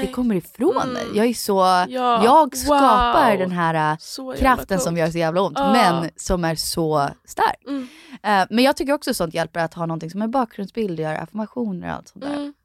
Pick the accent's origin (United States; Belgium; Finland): United States; Florida; jag typ lite för att jag kommer från Florida, bara mycket i havet, allt sådär.